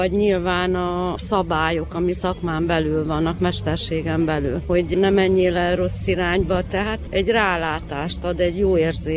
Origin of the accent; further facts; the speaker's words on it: Satu Mare County, Romania; tehát mi Szatmár Német vagyunk